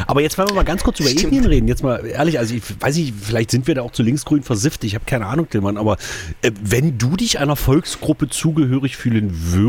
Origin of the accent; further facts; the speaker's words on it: East Germany, Germany; Ich glaube, am ehesten würde ich mich als Ossi bezeichnen.